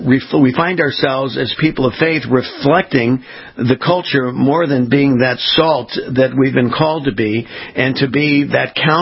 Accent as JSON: {"language": "English", "region": "California", "country": "United States", "said": "I'm being from Southern California, there's a gentleman there who has a program called the Election Forum."}